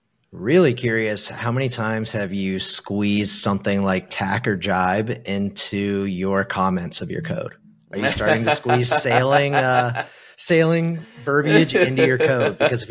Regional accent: Georgia, United States; I'm from Southeast Georgia. I mean, we're next to one of the largest swamps in the U.S. and the Okefenokee Swamp.

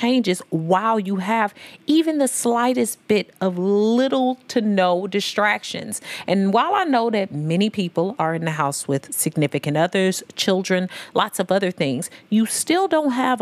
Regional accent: St. Louis, Missouri, United States; also born or lived in Memphis; Now, y'all know I'm from St. Louis and Memphis, but I'm from the STL Mo 314. That's St. Louis for show. Okay. So we call ourselves the Show Me State in Missouri.

